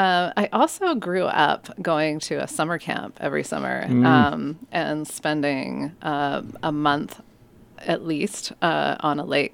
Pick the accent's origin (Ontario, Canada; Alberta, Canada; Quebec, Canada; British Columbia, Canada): Ontario, Canada; Toronto; also born or lived in Arizona, United States; And my older sister was born in Montreal, and I was born in Arizona, and then my brother was born in Toronto, and I grew up in Toronto mostly.